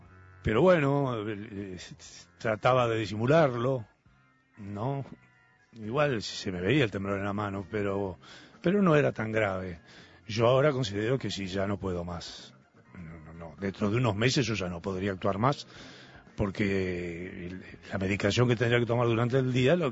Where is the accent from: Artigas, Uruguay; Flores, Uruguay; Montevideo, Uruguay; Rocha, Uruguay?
Montevideo, Uruguay; Me siento realmente un ciudadano, nací aquí en Montevideo, he trabajado toda mi vida en Montevideo.